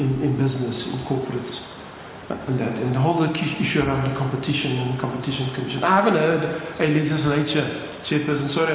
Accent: Western Cape, South Africa; I come from Bontville in the Cape, a child of Bontville

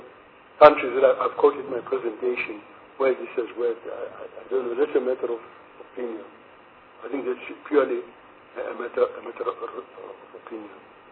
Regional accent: South Africa; For me, as a South African citizen, not as IFP member, it's something that I feel insults me as a citizen

